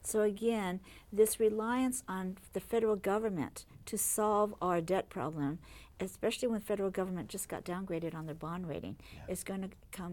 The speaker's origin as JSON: {"language": "English", "country": "Japan", "tie": "born or raised there", "said": "Hence, I grew up in Japan under this umbrella where he was the liaison of the status of forces agreements and work between the two governments."}